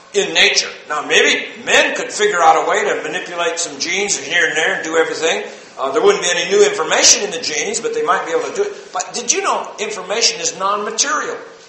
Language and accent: English; Texas, United States; I'm from Texas, United States of America.